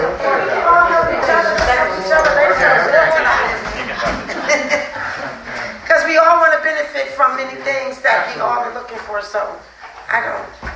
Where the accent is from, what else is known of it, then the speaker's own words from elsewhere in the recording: Queens, New York, United States; Okay, I come from Queens, so.